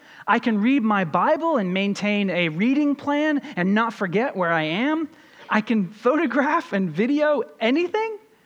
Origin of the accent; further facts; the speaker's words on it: Louisville, Kentucky, United States; I grew up in Louisville, Kentucky. It sits right on the river